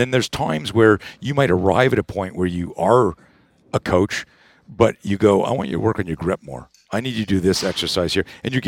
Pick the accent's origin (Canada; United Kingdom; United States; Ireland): Canada; I grew up in Canada, and you're either a skier or a skater. And I grew up on skis